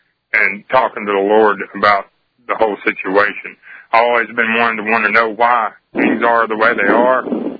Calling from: Knoxville, Tennessee, United States; Knoxville, Tennessee.

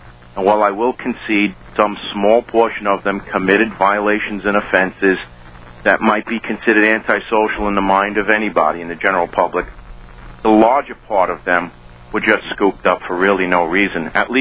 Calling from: New York City, New York, United States; I'm calling you from New York, from New York City, a place which was treated like a plaything for the last 4 days.

